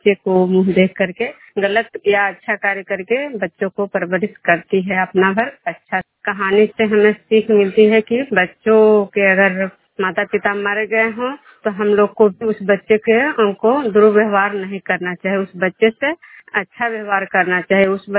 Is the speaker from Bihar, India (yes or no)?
yes; Khajra, Bihar, India; मैं प्रोग्राम खजरा पंचायत नालंदा जिला नवसा प्रखंड के निवासी हूँ।